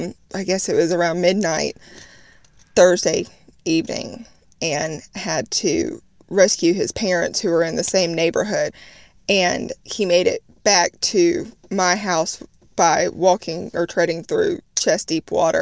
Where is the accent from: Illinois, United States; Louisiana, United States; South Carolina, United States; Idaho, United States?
South Carolina, United States; also born or lived in South Florida; I'm originally from South Carolina, lived in South Florida, so I've dealt with several hurricanes myself.